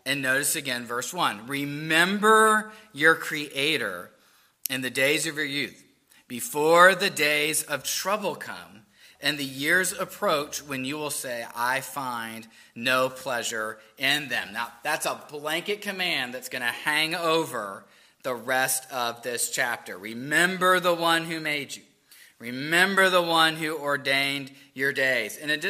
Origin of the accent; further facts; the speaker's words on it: Charleston, South Carolina, United States; I grew up in Charleston. Hurricane Hugo came through when I was a little boy.